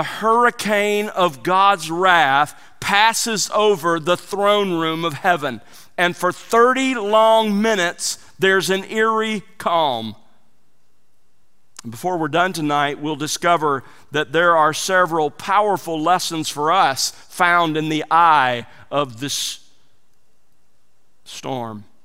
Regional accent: Gulf Coast, United States; Growing up on the Gulf Coast, I lived through several hurricanes.

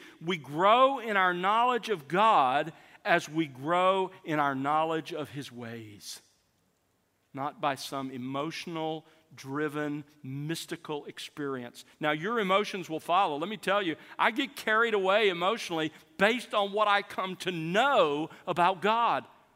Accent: Alabama, United States; When I was growing up in South Alabama, we lived on the edge of a lot of forested area

